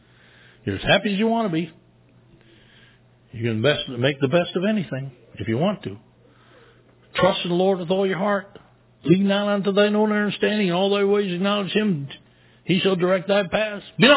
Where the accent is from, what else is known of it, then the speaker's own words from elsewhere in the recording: Michigan, United States; Just because we're from Michigan doesn't mean we got to go back to Michigan.